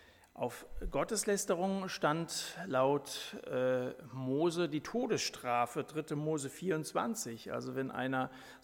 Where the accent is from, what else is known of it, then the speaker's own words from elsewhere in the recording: Dillenburg, Hesse, Germany; in Dillenburg, meine Heimatstadt.